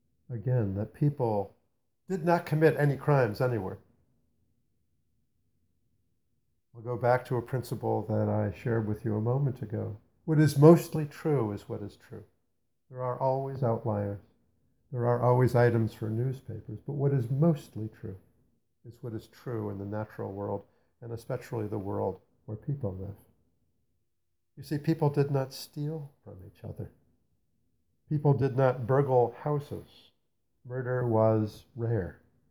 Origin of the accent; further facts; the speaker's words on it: Newark, New Jersey, United States; born there; You see, I was born in Newark, New Jersey.